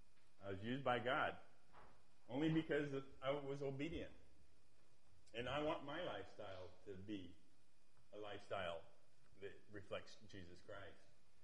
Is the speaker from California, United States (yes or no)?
yes; Eureka, California, United States; I thought of how blessed we were here in Eureka, my hometown, here in Humboldt County.